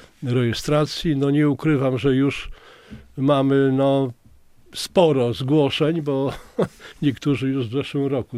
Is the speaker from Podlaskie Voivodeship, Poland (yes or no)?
yes; Białystok, Podlaskie Voivodeship, Poland; chcemy, żeby jakoś ten Białystok podkreślić, że jesteśmy stąd